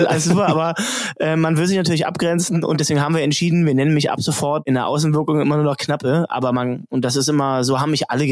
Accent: Guben, Brandenburg, Germany; born there; Also ich bin wirklich 400 Meter von der Grenze, von der Spree-Neiße entfernt geboren im Krankenhaus.

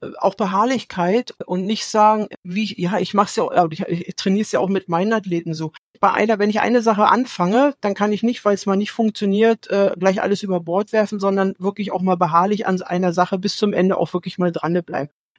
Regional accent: Neubrandenburg, Mecklenburg-Vorpommern, Germany; weil ich dachte, ganz Neubrandenburg, meine Heimatstadt, lacht über mich

